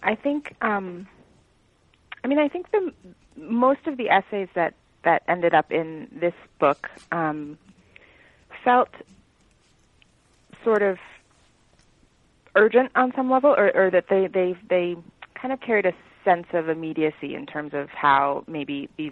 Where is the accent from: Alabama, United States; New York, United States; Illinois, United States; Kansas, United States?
New York, United States; New York City; particularly where I grew up in the Bronx, you know, I mean, even today people hear Bronx and it's like, has all these connotations, right?